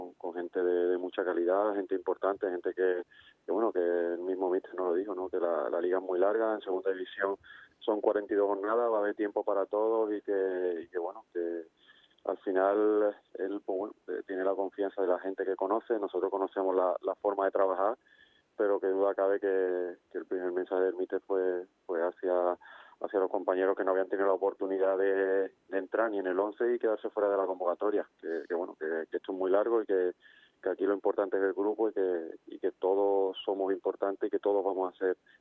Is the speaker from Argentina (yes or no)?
no; Seville, Andalusia, Spain; yo soy canterano del Sevilla, que soy sevillano, que soy sevillito